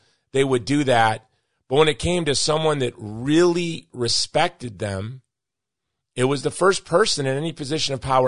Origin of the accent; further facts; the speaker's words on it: Hawaii, United States; now in San Antonio, United States; where are you from? And I said, Hawaii. I came in from Hawaii. I'm like, you're going backwards. Why would you move to, you know, San Antonio from Hawaii?